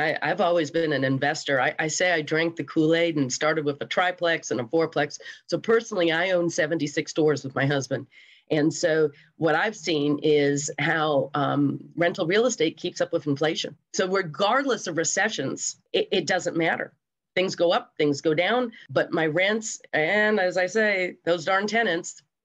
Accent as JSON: {"language": "English", "town": "Los Angeles", "region": "California", "country": "United States", "said": "When I first came here. I came from Los Angeles. When I first came here 27 years ago"}